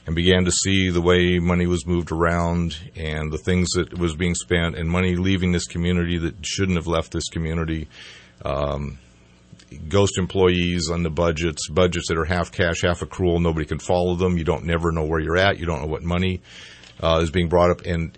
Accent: Denver, Colorado, United States; When I grew up in Denver in the 60s, we had bicycle licenses on our bicycle.

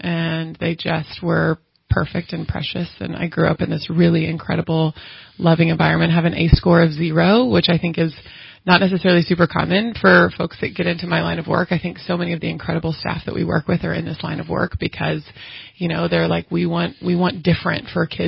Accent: Dallas-Fort Worth, Texas, United States; I was born and raised in Dallas-Fort Worth and grew up there, lived there my whole life.

